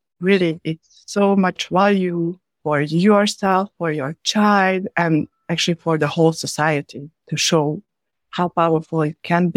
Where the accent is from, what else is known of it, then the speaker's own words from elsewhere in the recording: Hungary; moved away as an adult; now in France; As you said, I'm Hungarian. I was born in Hungary and I came to France because of my studies.